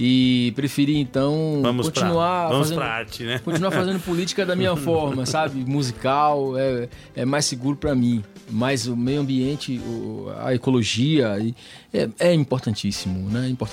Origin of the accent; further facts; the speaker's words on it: Bahia, Brazil; born there; eu nasci numa região, eu nasci dentro da Mata Atlântica, na Bahia, né?